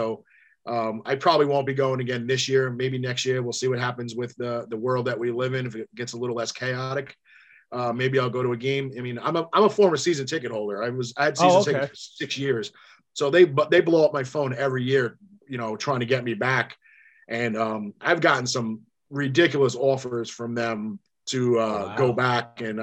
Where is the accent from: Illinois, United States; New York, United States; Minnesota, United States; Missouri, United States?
New York, United States; Staten Island; I grew up in Staten Island, New York. So I believe that to be the pizza capital of the world.